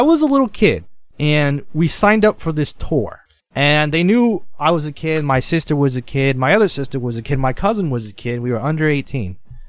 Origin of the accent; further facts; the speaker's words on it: United States; Look, us Americans need to get our shit straightened out.